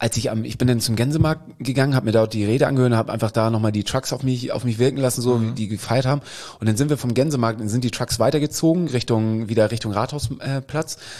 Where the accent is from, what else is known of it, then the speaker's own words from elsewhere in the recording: Hamburg, Germany; Hey, wir sind Hamburger.